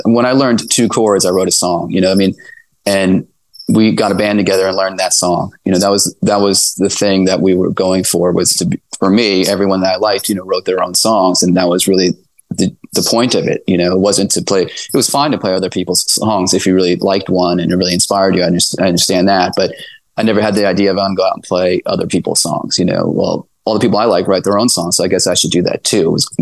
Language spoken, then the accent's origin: English; Queens, New York, United States; my lease ended in Manhattan at the time, which is the only year I've lived actually in Manhattan, growing up in Queens, but it's like, okay, I'm going to go to Austin, you know?